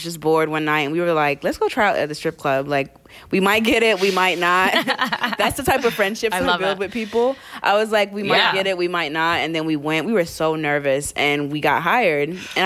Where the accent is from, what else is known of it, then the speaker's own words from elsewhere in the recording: North Carolina, United States; moved away as an adult; now in New York, United States; And then eventually I moved to New York, for grad school, 'cause I moved from North Carolina. That's where I'm originally from.